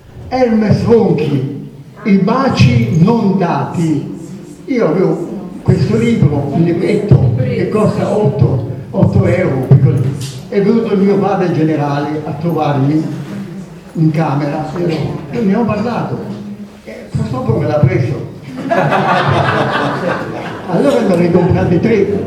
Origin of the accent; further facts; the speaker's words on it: Tuscany, Italy; Siccome sono toscano